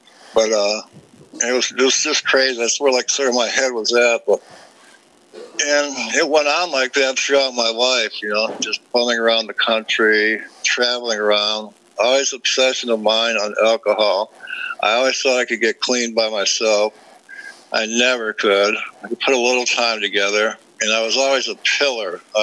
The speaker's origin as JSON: {"language": "English", "town": "Detroit", "region": "Michigan", "country": "United States", "tie": "born there", "said": "I was born in Detroit, Michigan, and in a very successful family, but a very crazy family."}